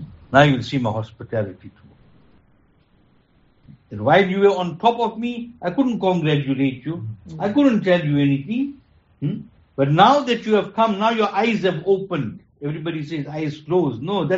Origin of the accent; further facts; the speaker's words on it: Durban, KwaZulu-Natal, South Africa; now in Cape Town, South Africa; Now imagine, I came from Durban, right? Landed in Cape Town.